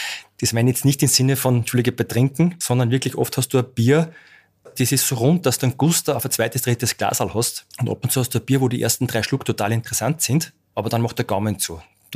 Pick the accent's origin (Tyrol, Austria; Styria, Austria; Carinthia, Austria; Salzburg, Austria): Salzburg, Austria; Steinbach-Mattersee; also born or lived in Vienna / Linz; ich bin in Steinbach-Mattersee schon aufgewachsen, also ich bin da zu Hause und ich war zwischendrin beruflich auch einmal einige Jahre in Wien und in Linz.